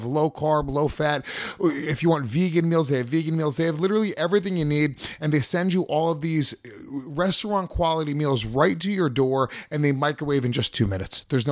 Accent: Paterson, New Jersey, United States; Doggy, I'm from Paterson, New Jersey.

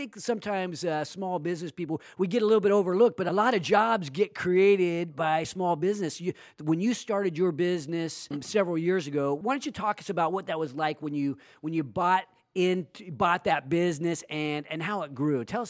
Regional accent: Sacramento, California, United States; And now I'm focused on my hometown. And I didn't even know what an entrepreneur was until you and I became friends. So what is entrepreneurship in Sacramento all about?

